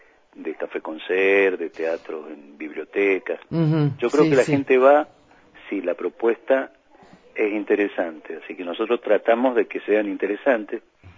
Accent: Mendoza, Argentina; nosotros los actores que estamos acostumbrados como bien mendocinos a estar en las calles principales

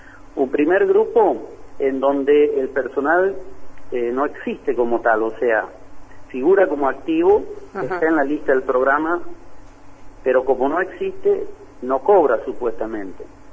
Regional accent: Río Muerto, Chaco, Argentina; Yo, ustedes saben que soy de Río Muerto, una delegación de Los Frentones.

